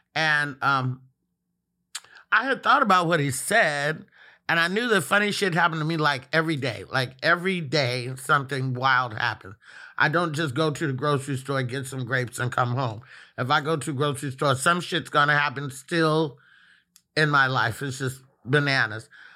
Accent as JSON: {"language": "English", "town": "Oakland", "region": "California", "country": "United States", "tie": "born or raised there", "also_born_or_lived": "Castro Valley", "said": "I grew up in the Bay Area."}